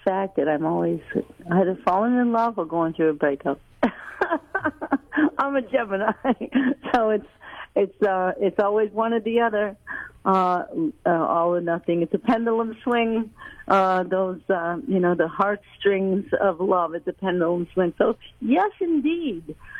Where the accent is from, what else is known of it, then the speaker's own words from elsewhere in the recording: Canada; also born or lived in India; they picked up my sister and myself in India and moved us back to the States, and then we grew up in Canada.